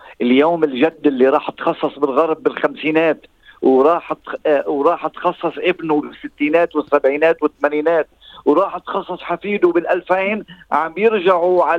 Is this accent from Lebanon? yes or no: yes; Lebanon; عندنا بلبنان